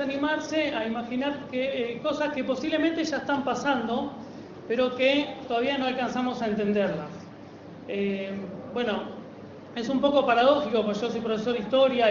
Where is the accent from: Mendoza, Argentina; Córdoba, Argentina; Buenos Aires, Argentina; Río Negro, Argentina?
Buenos Aires, Argentina; born there; yo en realidad no soy de Misiones. Yo por la tonada, bueno, nací en Buenos Aires, nací acá, y me crié viendo películas de ciencia ficción